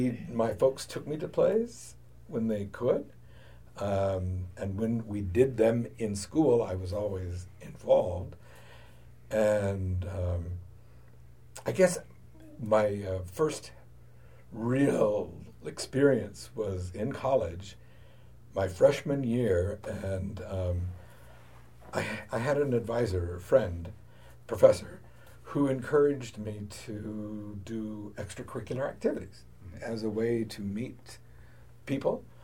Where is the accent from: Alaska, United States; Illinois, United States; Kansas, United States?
Kansas, United States; I come from Western Kansas. So this part of even northern New Mexico is sort of like home to me.